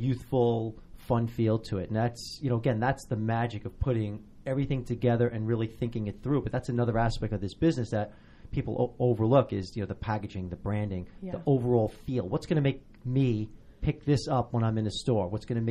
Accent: New York, United States; I grew up in New York and on Long Island

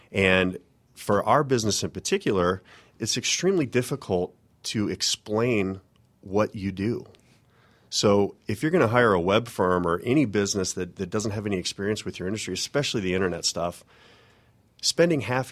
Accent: Colorado, United States; now in Alpharetta, United States; I grew up in Colorado. I live in Alpharetta now, but my parents are both property managers, or they used to be.

